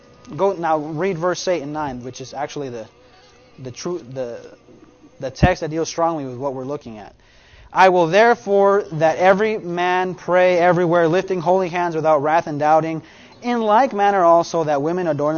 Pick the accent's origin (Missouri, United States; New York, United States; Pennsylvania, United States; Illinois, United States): Illinois, United States; Chicago; I remember growing up in Chicago, folks, and wearing the colors of the local gang.